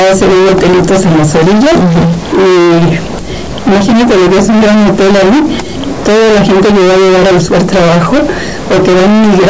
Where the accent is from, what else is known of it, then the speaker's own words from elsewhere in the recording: Sinaloa, Mexico; yo soy de Sinaloa, y conocí esas playas preciosas del Pacífico